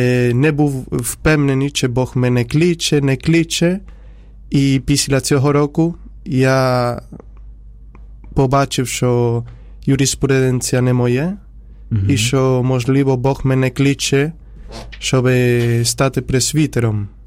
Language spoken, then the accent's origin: Ukrainian; Córdoba, Andalusia, Spain; Ukrainian is a second language; Я народився в Іспанії. І у місті, яке називається Кордова.